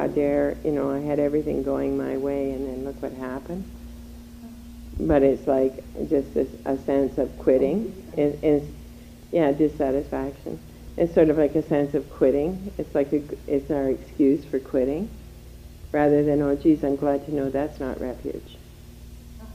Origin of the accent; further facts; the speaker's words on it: Calgary, Alberta, Canada; I was born and raised in Calgary. And I spent most of my summers on farms or ranches with my cousins and stuff.